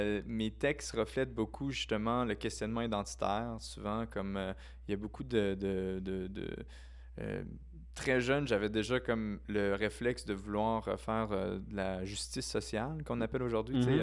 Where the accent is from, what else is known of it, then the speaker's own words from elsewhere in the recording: Quebec, Canada; now in Saskatchewan, Canada; Sauf que je suis né au Québec, puis je peux pas nier, dans le fond, qu'il y a ce côté-là culturel qui est important, où ce que j'ai passé des années... formatrice, mm-hmm. dont mon primaire mm-hmm. et mon secondaire 1 et 2 au Québec.